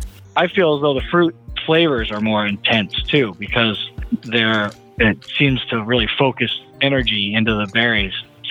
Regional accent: Oregon, United States; I grew up in Oregon, so I always use that as a reference point.

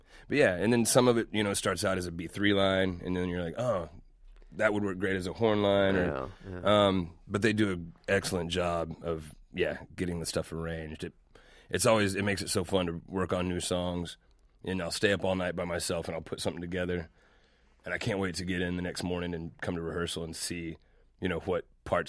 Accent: Little Rock, Arkansas, United States; now in Memphis, United States; I'm from Arkansas originally.

